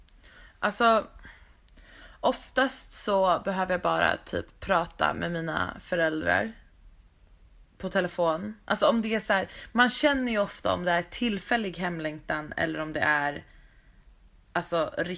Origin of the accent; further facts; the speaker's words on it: Stockholm, Stockholm County, Sweden; medans mina kompisar hemma i Stockholm bara liksom, helt plötsligt var de typ vuxna